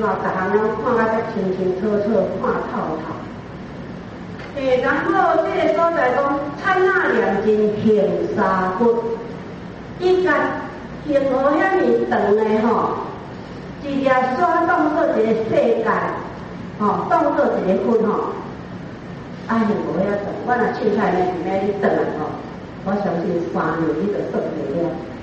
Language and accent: Chinese; Guangdong, China; 每一个都叫我去翻译呢，不管是山东的、湖北的、哪里的，我较喊我是广东的嘛，请我去翻译。